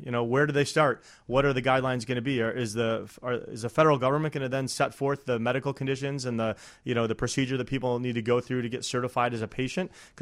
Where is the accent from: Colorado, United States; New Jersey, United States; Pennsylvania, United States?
Colorado, United States; there are a couple lawsuits right now from neighboring states of Colorado where I'm from Nebraska and Oklahoma